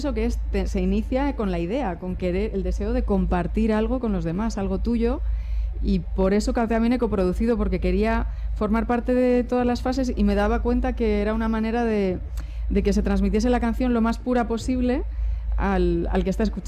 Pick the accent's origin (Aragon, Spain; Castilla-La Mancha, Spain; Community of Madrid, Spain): Castilla-La Mancha, Spain; Cuenca; que me hace mucha ilusión porque soy de Cuenca.